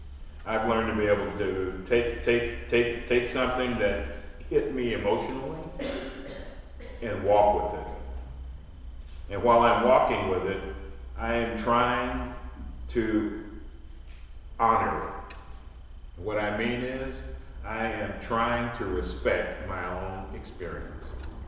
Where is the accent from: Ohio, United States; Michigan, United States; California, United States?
Ohio, United States; Cleveland; I learned to do that growing up in Cleveland, Ohio